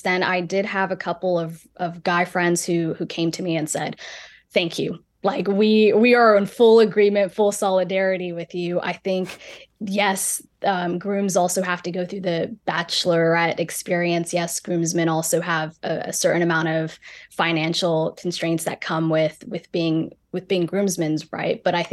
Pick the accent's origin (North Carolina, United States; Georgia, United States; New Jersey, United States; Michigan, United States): North Carolina, United States; I'm Ethiopian, and I also mentioned that I'm also from North Carolina, so I have this cultural mix of having Southern traditions, but also coming from this beautiful ethnic culture